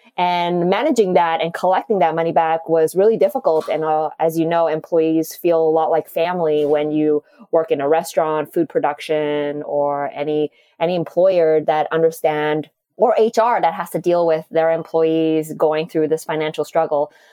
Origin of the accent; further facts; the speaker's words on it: Montreal, Quebec, Canada; also born or lived in Asia; now in United States; I'm originally from Montreal, worked in Asia. And then when I moved to the US